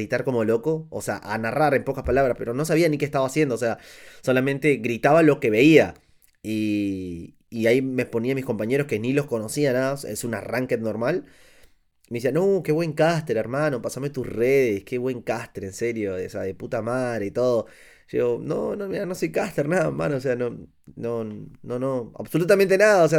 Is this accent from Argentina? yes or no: yes; Argentina; now in Peru; actualmente estoy en Perú, ¿no? Soy de Argentina, pero actualmente estoy residiendo acá en Perú